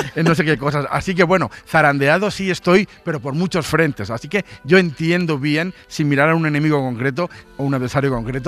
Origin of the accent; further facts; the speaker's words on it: Madrid, Community of Madrid, Spain; tú me estás diciendo que yo, en tanto que soy de Madrid, no puedo tener baza en este mito